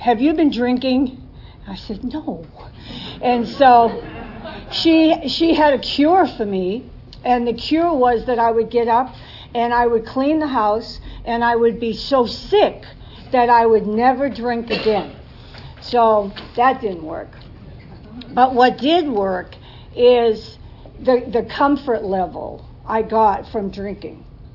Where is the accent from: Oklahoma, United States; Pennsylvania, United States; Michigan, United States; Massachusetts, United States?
Massachusetts, United States; Boston; And I'm from Boston, and it was in the winter, and so, and I grew up in the city, so we drank in a hallway to keep warm.